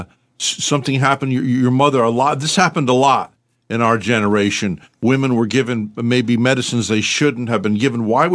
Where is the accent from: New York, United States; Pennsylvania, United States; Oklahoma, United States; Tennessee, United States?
New York, United States; Poughkeepsie; My mother was born in Newburgh. Mm-hmm. I'm from Poughkeepsie.